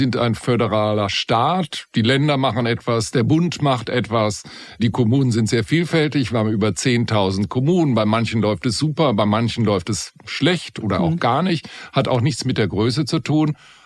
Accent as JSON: {"language": "German", "town": "Bonn", "region": "North Rhine-Westphalia", "country": "Germany", "said": "Ich bin ja Bonner, lebe schon viele Jahre hier in Bonn"}